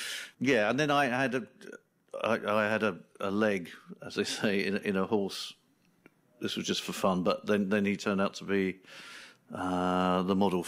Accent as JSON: {"language": "English", "town": "Chigwell", "region": "East of England", "country": "United Kingdom", "tie": "born or raised there", "said": "I was brought up in Chigwell in Essex, which, you know, beyond that railway line is just fields and orchard and fields."}